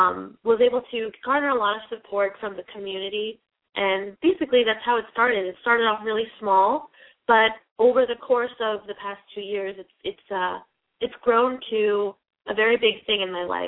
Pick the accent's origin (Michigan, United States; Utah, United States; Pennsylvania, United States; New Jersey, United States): New Jersey, United States; Freeville; I'm from Freeville, New Jersey, and currently I'm a senior at the Academy of Allied Health and Science